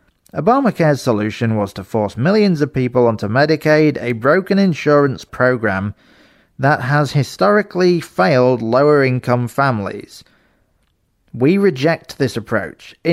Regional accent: Manchester, North West England, United Kingdom; a friend from the London era of … from my hometown of Manchester.

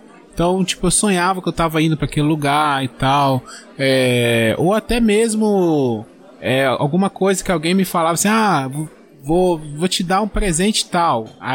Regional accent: Minas Gerais, Brazil; Eu sou de Minas, interior de Minas. Eu cresci com a minha avó contando histórias, contando lendas e tal.

